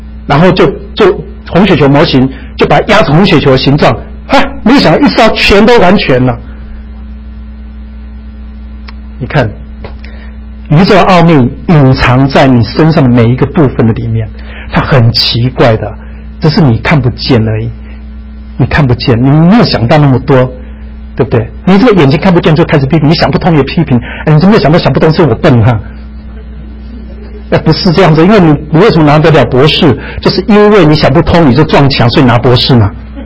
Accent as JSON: {"language": "Chinese", "country": "China", "said": "那么因为我是中国人嘛，我是环境科学家"}